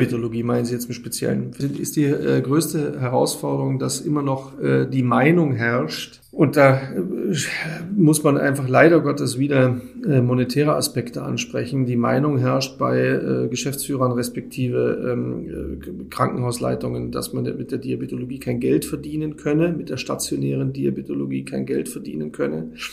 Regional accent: Berlin, Germany; accent: Bavarian; also born or lived in Munich; Ansonsten, ich bin in Berlin aufgewachsen, habe hier einige Jahre verbracht. Bin dann nach Baden-Württemberg gezogen, aufgrund des Berufs meines Vaters

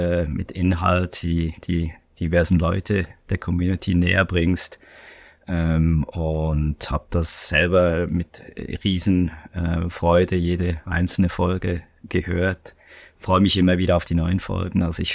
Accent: Bern, Switzerland; born there; now in Zurich, Switzerland; Ich befinde mich tatsächlich in der Schweiz, in Zürich selber, in der Stadt Zürich. Ursprünglich bin ich eigentlich in Bern geboren, aber ich wohne jetzt mittlerweile seit 23 Jahren in Zürich und da in der Stadt Zürich.

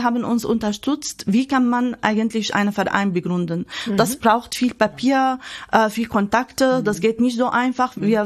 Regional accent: Syria; German is a second language; now in Hanover, Germany; Ja, ich bin aus Syrien gekommen und ich habe gesagt, ich bin hier richtig.

